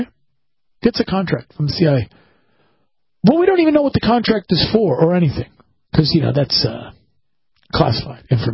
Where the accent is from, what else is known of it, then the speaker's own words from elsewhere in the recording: Washington, District of Columbia, United States; But even if you go to the Washington Post, because, again, that's my hometown newspaper.